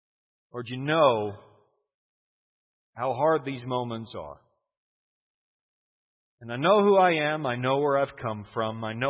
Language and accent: English; Canada; And although as a Canadian, I've got to say, Texas seems small. It took me 14 hours to drive to an airport from my town.